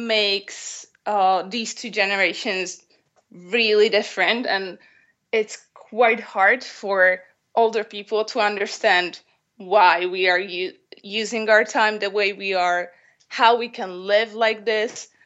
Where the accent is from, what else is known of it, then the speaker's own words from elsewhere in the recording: Bratislava, Bratislava Region, Slovakia; I'm from Bratislava, Slovakia